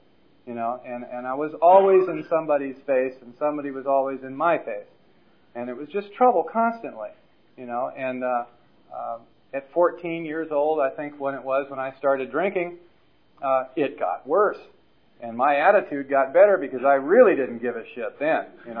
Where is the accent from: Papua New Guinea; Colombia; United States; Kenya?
United States; Los Angeles, California; I was born and raised in Los Angeles around Inglewood in Westchester. And I graduated from high school in 1965.